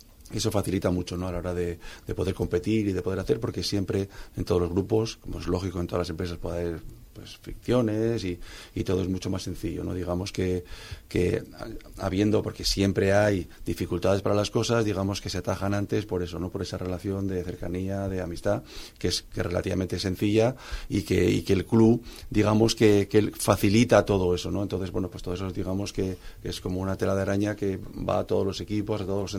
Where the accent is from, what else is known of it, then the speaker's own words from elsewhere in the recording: Calpe, Valencian Community, Spain; yo vengo de Calpe, el baloncesto en Calpe